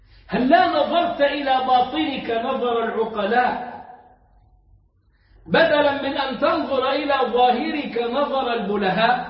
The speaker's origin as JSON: {"language": "Arabic", "region": "Upper Egypt", "country": "Egypt"}